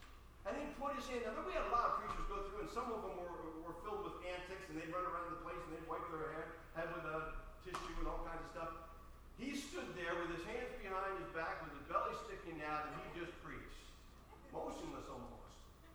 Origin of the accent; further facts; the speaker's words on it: New Jersey, United States; I grew up in Greenboro. We used to go through Plainfield all the time.